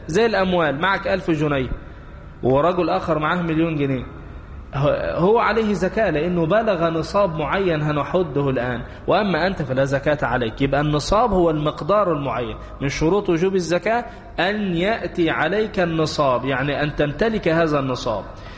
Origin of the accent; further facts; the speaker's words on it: Egypt; عندنا في مصر لا فيش.